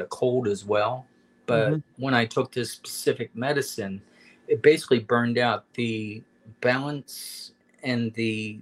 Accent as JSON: {"language": "English", "country": "Canada", "said": "I am Canadian-French"}